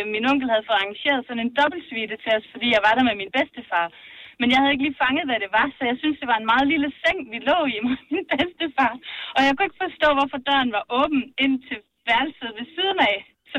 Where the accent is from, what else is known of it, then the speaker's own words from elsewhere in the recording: Jutland, Denmark; vi er alle sammen fra Jylland.